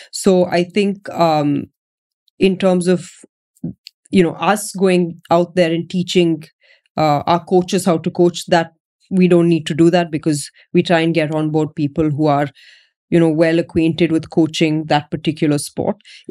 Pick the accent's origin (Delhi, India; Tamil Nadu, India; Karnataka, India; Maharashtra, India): Karnataka, India; Bangalore; also born or lived in Coorg; So yeah, I'm really proud of being from Bangalore. Of course, I keep saying I'm from Coorg, which is not too far away. But Bangalore is home in many ways